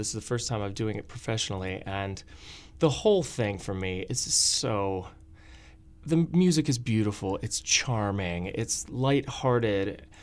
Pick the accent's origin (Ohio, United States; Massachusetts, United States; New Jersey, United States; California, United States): Ohio, United States; now in Omaha, United States; I live in Omaha. I grew up in Ohio, but I've lived here for about 5 years now.